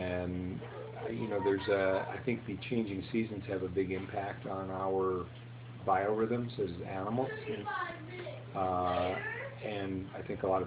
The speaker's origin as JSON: {"language": "English", "town": "Washington", "region": "District of Columbia", "country": "United States", "tie": "born or raised there", "said": "I grew up in Washington, D.C."}